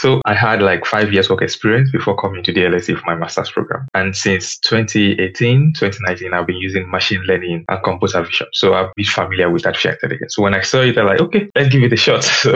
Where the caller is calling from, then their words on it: London, United Kingdom; I am speaking from London, East London to be precise.